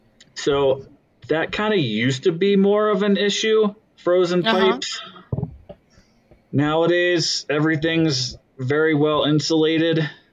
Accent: Pennsylvania, United States; I grew up in Pennsylvania, right? That's what we had. That's what a lot of people had in houses around there.

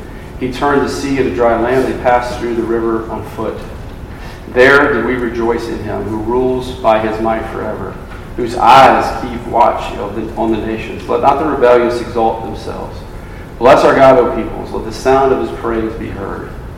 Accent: Louisiana, United States; So my story was I grew up in Louisiana. I went to Baylor, and I got involved in RUF.

